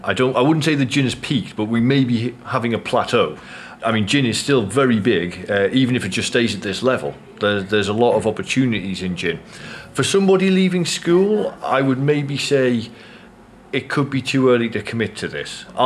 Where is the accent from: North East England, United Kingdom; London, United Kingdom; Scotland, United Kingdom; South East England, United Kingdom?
North East England, United Kingdom; Durham; I'm from Durham in northeast England